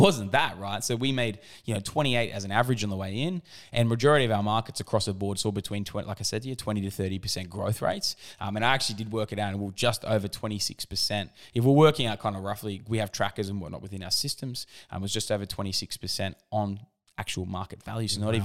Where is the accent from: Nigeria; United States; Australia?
Australia; I'm an Aussie.